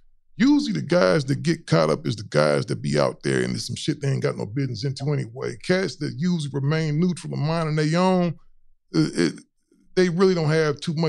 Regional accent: Cleveland, Ohio, United States; I'm originally from Cleveland.

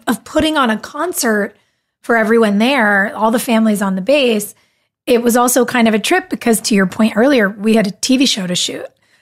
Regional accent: California, United States; But you know, I grew up in California.

